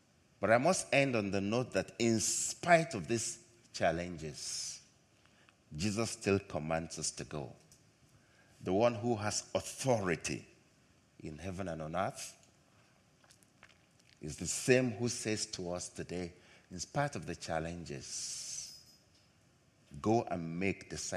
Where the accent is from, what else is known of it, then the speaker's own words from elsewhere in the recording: Nigeria; In my home country, in Nigeria, we have auditoriums that seat 50,000 people at one service, 100,000.